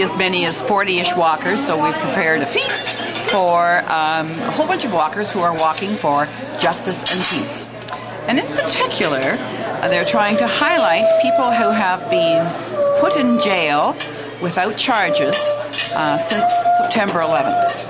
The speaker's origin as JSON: {"language": "English", "town": "Burlington", "country": "United States", "said": "from Burlington and from this church."}